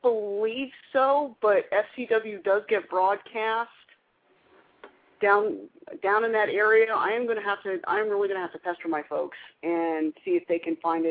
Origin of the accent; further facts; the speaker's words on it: Melbourne, Florida, United States; my hometown of Melbourne, Florida.